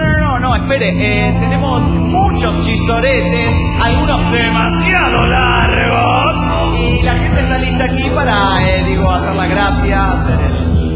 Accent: Tultitlán, State of Mexico, Mexico; de Tutitlán, Estado de México, México.

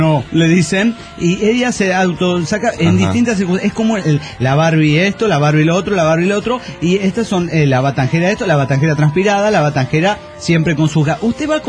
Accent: Querétaro, Mexico; de Querétaro, México.

